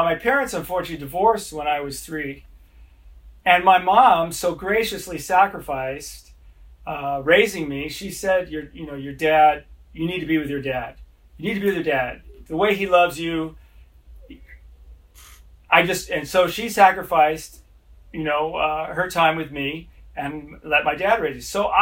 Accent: Los Angeles, California, United States; when I was a boy growing up in Los Angeles, all these famous people would come in to town and Dad would have lunch with them.

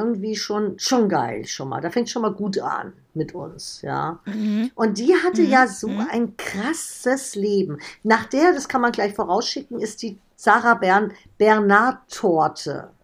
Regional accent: Giessen, Hesse, Germany; Ich bin ja aus Gießen, das ist quasi ums Eck.

